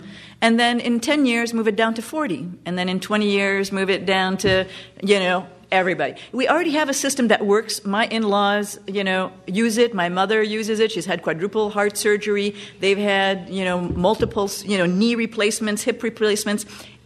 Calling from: Chilton, United States; from Chilton

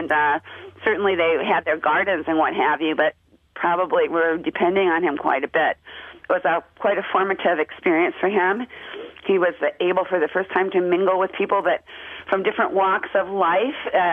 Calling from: Madison, Wisconsin, United States; Well, I'm very interested in your program, and I'm calling from Madison.

